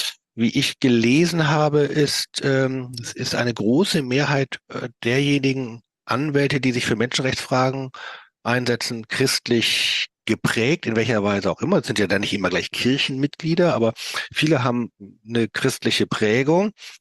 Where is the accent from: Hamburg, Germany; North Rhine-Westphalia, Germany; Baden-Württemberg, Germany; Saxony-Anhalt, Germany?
Hamburg, Germany; ich komme ja aus Hamburg